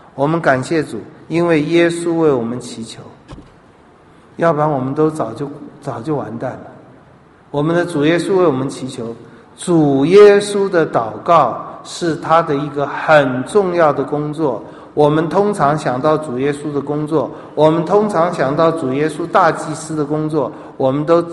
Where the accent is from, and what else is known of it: Taiwan